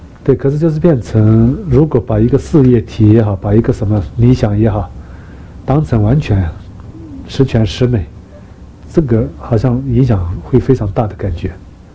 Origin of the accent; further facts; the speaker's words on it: Kham, China; 像我们家乡也是啊，就是有的人真的是，比方说像父母往生啦什么的，对，就发愿，从康区一直大礼拜到拉萨。